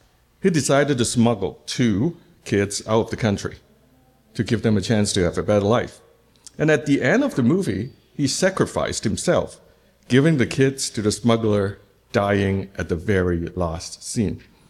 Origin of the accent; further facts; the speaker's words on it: Hong Kong; Well, I'm from Hong Kong. So when we were young in Hong Kong, we had no rating systems for movies.